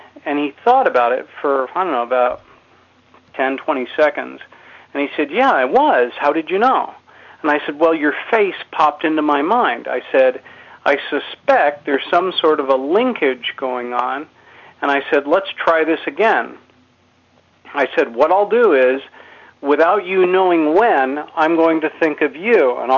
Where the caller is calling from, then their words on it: Pennsylvania, United States; I'm from Pennsylvania.